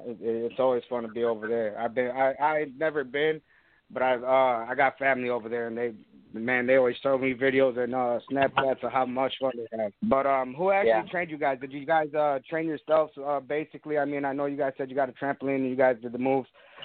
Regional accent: Michigan, United States; I mean, I come from Michigan, and we got a promotion that's called Horseland.

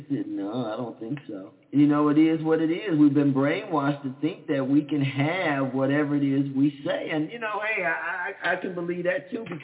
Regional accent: Dallas, Texas, United States; as growing up in Dallas, we still learned how to be ballers, shot callers.

